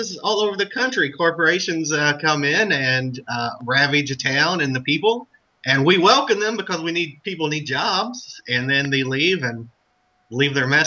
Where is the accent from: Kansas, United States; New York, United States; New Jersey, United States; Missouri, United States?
Missouri, United States; Leadwood; And I don't hate Leadwood. I mean, it's my hometown, but it's poison.